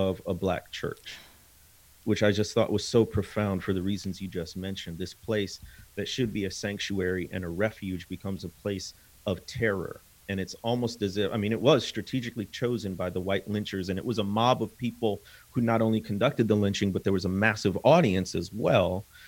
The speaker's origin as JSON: {"language": "English", "region": "Illinois", "country": "United States", "tie": "born or raised there", "said": "I grew up in Illinois near the border."}